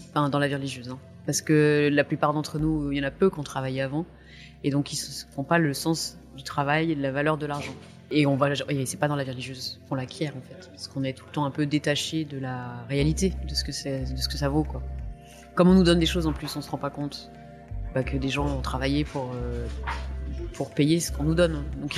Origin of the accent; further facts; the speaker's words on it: Soissons, Hauts-de-France, France; born there; Alors, je suis née dans l'Aisne, à Soissons. J'étais dans une famille chrétienne pratiquante, mais sans plus.